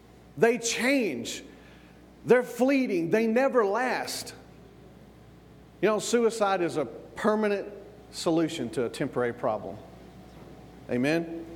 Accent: the South, United States; Now remember, I'm from the South, all right?

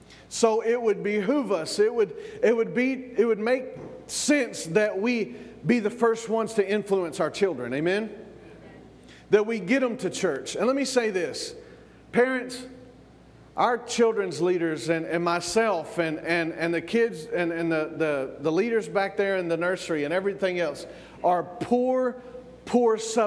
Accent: the South, United States; Now remember, I'm from the South, all right?

